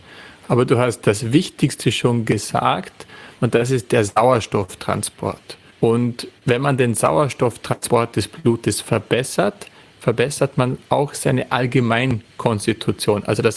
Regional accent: Austria; dann kann man sich einfach nach Österreich begeben, zum Beispiel, dort, wo ich herkomme.

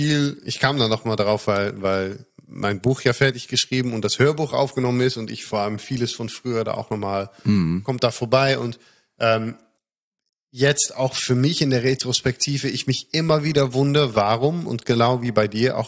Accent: Netherlands; German is a second language

